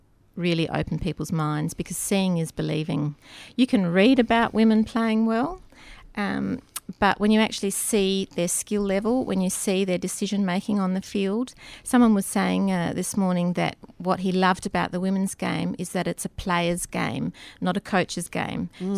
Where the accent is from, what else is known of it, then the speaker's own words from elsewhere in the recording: South Australia, Australia; I grew up in South Australia